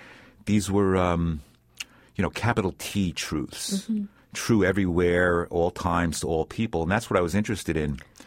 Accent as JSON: {"language": "English", "town": "New York City", "region": "New York", "country": "United States", "tie": "born or raised there", "said": "I grew up in and around New York City, so I spent a lot of time in the public library there"}